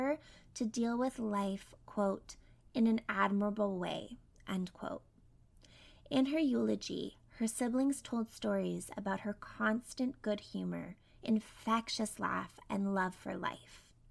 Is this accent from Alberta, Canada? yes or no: yes; Alberta, Canada; born there; I was born in Alberta